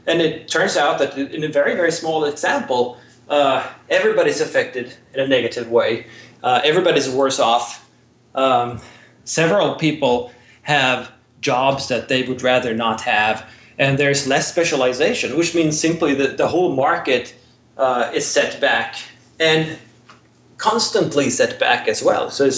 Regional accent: Sweden; English is a second language; as would be the case in, for instance, Sweden, my home country, they don't have 5 weeks of paid vacation

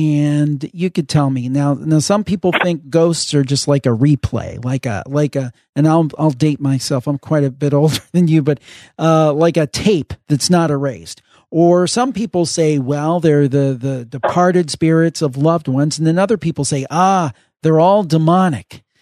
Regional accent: Cleveland, Ohio, United States; Oh, House of Wills in Cleveland. That's my hometown. I know exactly where the House of Wills is.

